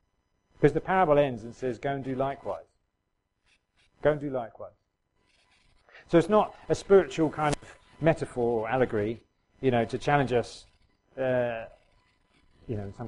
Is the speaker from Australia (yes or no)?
no; England, United Kingdom; Being English, I thought I'll get out of the way.